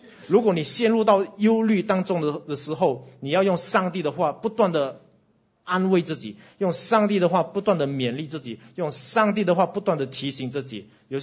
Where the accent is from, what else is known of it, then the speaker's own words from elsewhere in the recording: Singapore; 我们新加坡人的话就是怕死怕死啊，什么都要第一